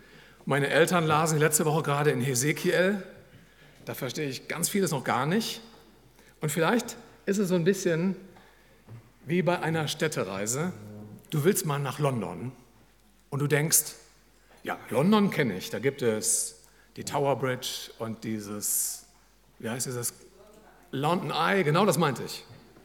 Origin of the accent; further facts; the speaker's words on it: Rhineland-Palatinate, Germany; denn ich bin ein halber Saarländer. Ich komme aus dem Hunsrück